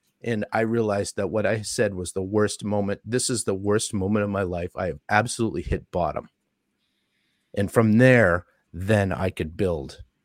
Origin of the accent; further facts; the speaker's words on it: Massachusetts, United States; I grew up in Massachusetts. Parents are school teachers.